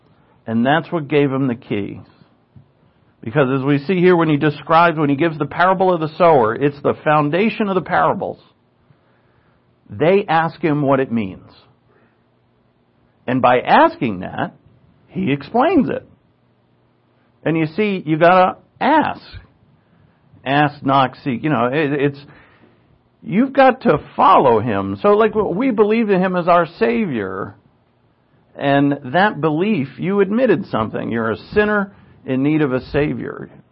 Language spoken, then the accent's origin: English; Providence, Rhode Island, United States; I guess I grew up in the Catholic Church and I see these guys in the paintings in Blessed Sacrament Church on Mount Pleasant Avenue in Providence, Rhode Island.